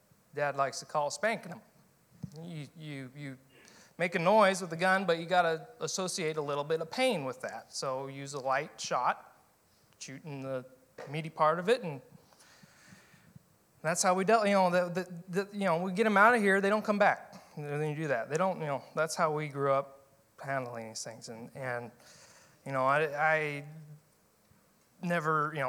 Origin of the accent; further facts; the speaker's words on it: Kodiak, Alaska, United States; So this has been home, born and raised in Kodiak, Alaska.